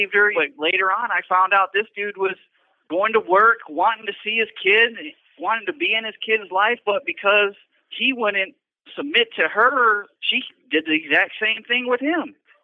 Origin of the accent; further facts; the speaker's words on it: Rockford, Illinois, United States; I grew up in Rockford, Illinois. Not a good place growing up, but I became a teenager and moved out.